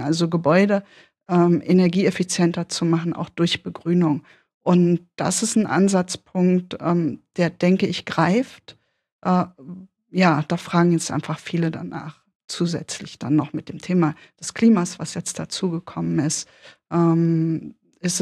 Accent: Berlin, Germany; für mich als Berliner Stadtkind

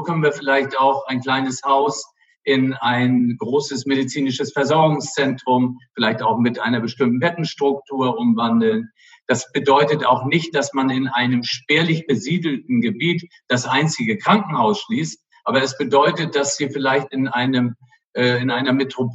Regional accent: Flensburg, Schleswig-Holstein, Germany; meine Mutter war Dänin und deswegen habe ich auch nach Skandinavien so ein bisschen Beziehung und bin da ja auch mehr oder weniger an der Grenze aufgewachsen in Flensburg

